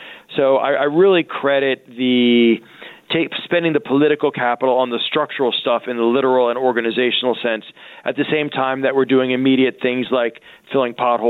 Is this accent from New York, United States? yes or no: yes; New York, United States; I my mom's from New Orleans, but I grew up in New York, and Knicks haven't been good since the 80s.